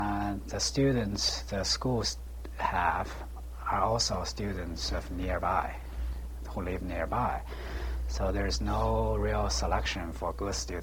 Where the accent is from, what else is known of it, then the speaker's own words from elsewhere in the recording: Beijing, China; English is a second language; because I grew up in Beijing, and in this military compound